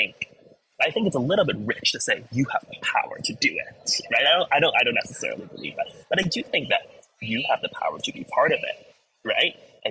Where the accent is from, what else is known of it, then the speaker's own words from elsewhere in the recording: Hong Kong; I grew up in Hong Kong, and Cantonese pop was a huge part of my life